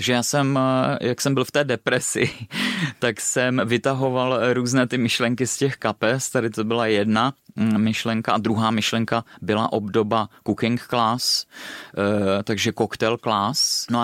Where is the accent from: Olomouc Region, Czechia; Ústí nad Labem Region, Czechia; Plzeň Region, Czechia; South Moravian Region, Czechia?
South Moravian Region, Czechia; Valtice; pocházím od Mikulova, kousek rozený z Valtic na Moravě, takže vím, jak ty vinice vypadaly před XY lety a jak vypadají dnes.